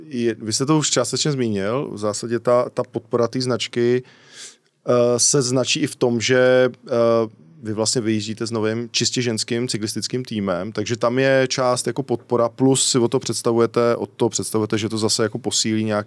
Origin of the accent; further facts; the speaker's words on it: Rokycany, Plzeň Region, Czechia; tak já jsem jako, z Rokycan, takhle.